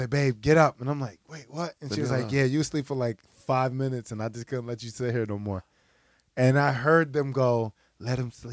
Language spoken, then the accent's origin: English; Philadelphia, Pennsylvania, United States; now in New York, United States; And I'm like, I'm not from New York. I live in New York, but I'm from Philly.